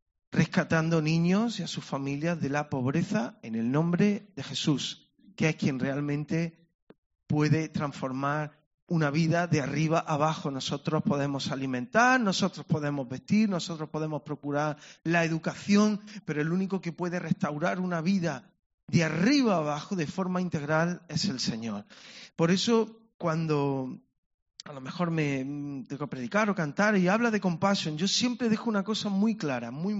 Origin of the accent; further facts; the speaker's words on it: Córdoba, Andalusia, Spain; vengo de Córdoba, estoy casado, tengo 3 hijos.